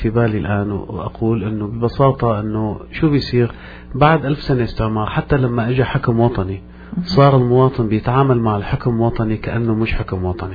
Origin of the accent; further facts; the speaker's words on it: Al-Hasakah, Al-Hasakah Governorate, Syria; moved away as an adult; now in Canada; هو أنا ابن مدينة الحسكة من سوريا. انتقلت تغربت كثيرا وسافرت من دولة لدولة. بعدها أنهيت رحلتي في كندا من 12 سنة.